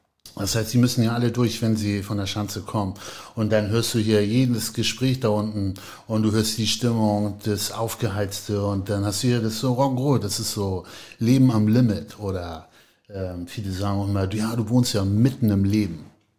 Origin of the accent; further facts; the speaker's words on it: Ahrensburg, Schleswig-Holstein, Germany; ich bin ja in Ahrensburg aufgewachsen und Ahrensburg war, das war irgendwie ein Riesenspaß früher da.